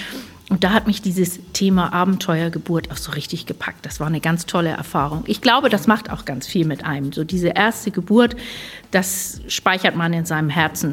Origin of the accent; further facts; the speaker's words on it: Goting, Schleswig-Holstein, Germany; ich bin eine richtige Föhrerin. Also richtig so mit Stammbaum und allem drum und dran. Ich komme aus Gotingen, ich bin in Gotingen geboren. Und bin, wie gesagt, seit 34 Jahren hier als Hebamme auf der Insel, habe vorher in Kiel gelernt